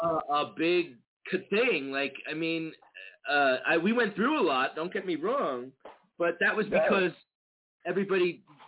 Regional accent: Brooklyn, New York, United States; also born or lived in Queens; I was born in Booth Memorial Hospital in Queens, but I lived most of my life in Brooklyn, down in Sheepshead Bay

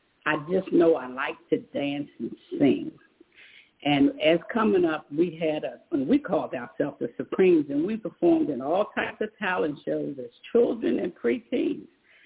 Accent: Washington, District of Columbia, United States; I grew up in the Capitol Hill neighborhood, three blocks from the United States Capitol.

